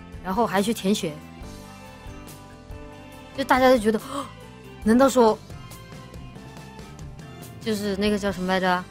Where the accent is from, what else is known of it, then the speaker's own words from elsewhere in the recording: Chongqing, China; 我作为一个重庆人